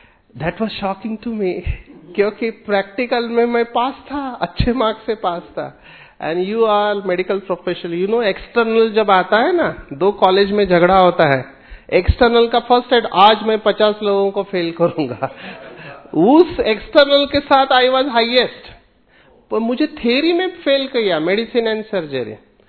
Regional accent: Mumbai, Maharashtra, India; I am born and brought up from a slum area of Mumbai, I am born and brought up from a slum area, मैं 100 square feet में बड़ा हुआ हूं।

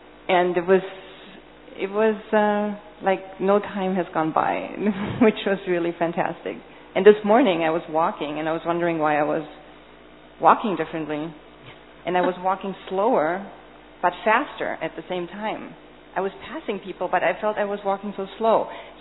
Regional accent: Los Angeles, California, United States; I'm from Los Angeles.

